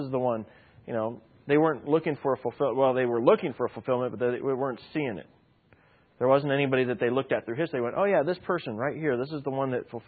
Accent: Indiana, United States; now in Montana, United States; So it's a little rinky-dink town, kind of like my hometown. And quite a few here in Montana. What is it? Stoplight? No, you don't even have to have. In my area of the woods, in Indiana, you classified it.

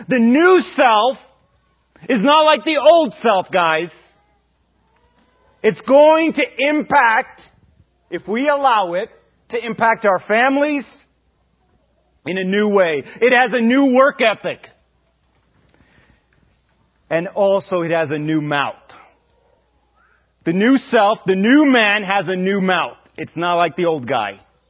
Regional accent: India; born there; I was born in India and in Indian ancestry

